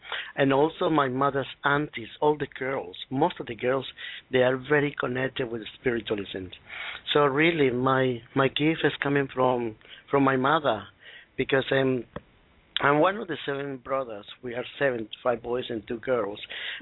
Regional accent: Colombia; first language Spanish; English is a second language; No, I'm South American. I came from Colombia.

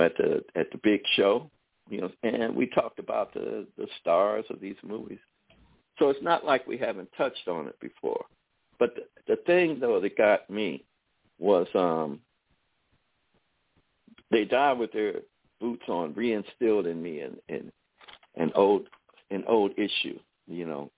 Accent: United States; these movies helped shape my life as an American, as a male, and as a so-called member of a minority race.

